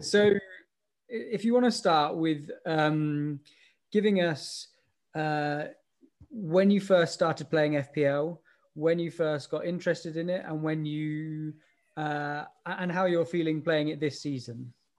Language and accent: English; England, United Kingdom; first language English; now in Germany; being the only first language English speaker here. I'm really sorry that you guys have to abide by my rules. We're English, we don't learn other languages very well.